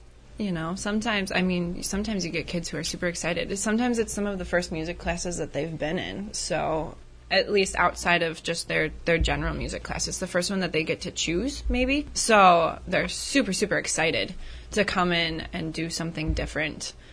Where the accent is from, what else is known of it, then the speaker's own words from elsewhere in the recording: Rhinelander, Wisconsin, United States; I grew up in Rhinelander and graduated from Rhinelander High School.